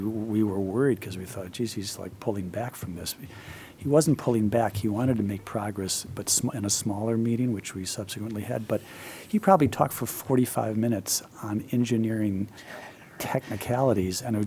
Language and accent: English; Chicago, Illinois, United States; now in Washington, United States; We met in Chicago for one visit instead of Washington, because my hometown, he had taken me to his hometown in Tianjin.